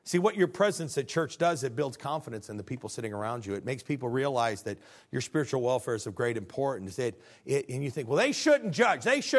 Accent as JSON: {"language": "English", "region": "Illinois", "country": "United States", "said": "they're from Illinois, like we're from Illinois"}